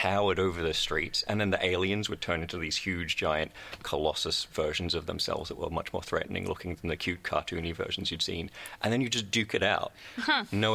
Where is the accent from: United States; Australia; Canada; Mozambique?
Australia; which is a weird thing to experience as an Australian who didn't grow up with that.